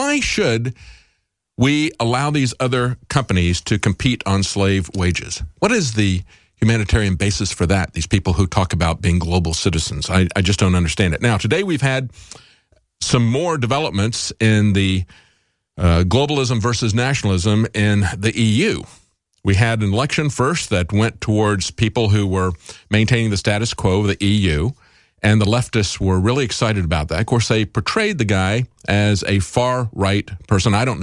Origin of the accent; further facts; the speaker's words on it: Raleigh, North Carolina, United States; I don't know Frank, even though I'm from Raleigh as well.